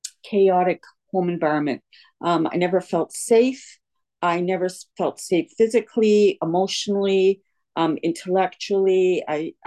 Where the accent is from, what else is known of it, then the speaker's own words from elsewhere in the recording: Toronto, Ontario, Canada; So I was born here in Toronto to immigrant parents.